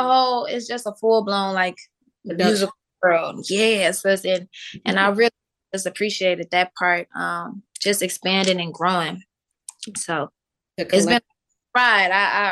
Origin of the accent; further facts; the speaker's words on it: Chicago, Illinois, United States; we met, he's from Chicago, I'm from Chicago.